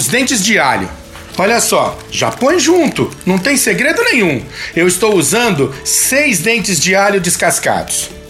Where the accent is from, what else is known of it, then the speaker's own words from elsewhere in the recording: São Paulo, Brazil; Eu sou de São Paulo